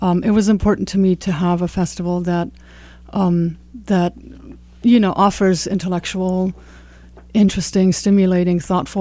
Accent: Berlin, Germany; I'm from Berlin

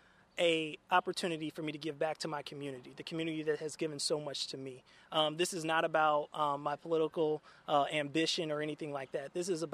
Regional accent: St. Louis, Missouri, United States; I grew up in North St. Louis. I grew up on Abner and St. Louis Avenue.

